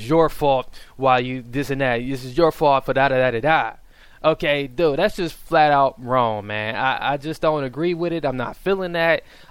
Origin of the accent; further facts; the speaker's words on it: Milwaukee, Wisconsin, United States; I come from the hood. I come from the ghetto, man. I come from Milwaukee, Wisconsin, dude.